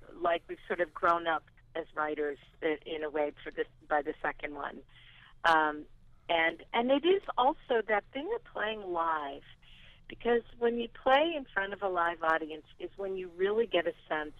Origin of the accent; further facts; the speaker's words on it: Illinois, United States; You know, I grew up in the Midwest. Well, actually, both Rick and I grew up in Illinois, and Kelly grew up in Louisiana.